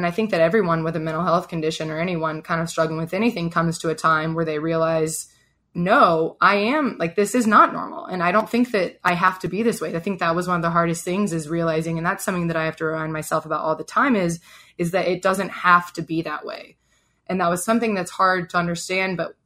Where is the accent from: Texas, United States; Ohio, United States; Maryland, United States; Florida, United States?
Texas, United States; Fort Worth; now in Washington, United States; I am from Fort Worth, Texas, which is something that if you know me, you will hear me talk about a lot. I was born and raised in the South, and now I live here in Washington, D.C.